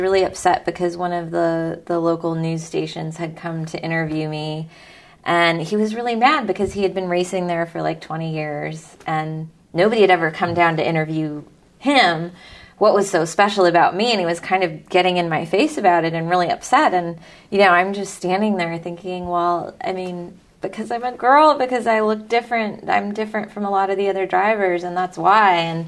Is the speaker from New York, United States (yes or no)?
no; California, United States; I'm a woman, I came from California, I have a degree in biology